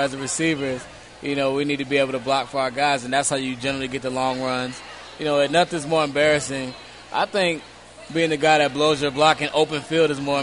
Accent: Virginia, United States; Maybe possibly even here, you know, because I'm from Virginia.

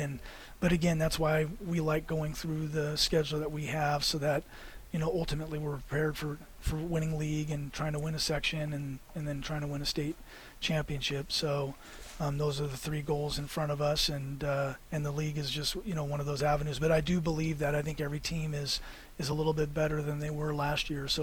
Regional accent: California, United States; growing up in the Bay Area and, you know, playing in different open gyms

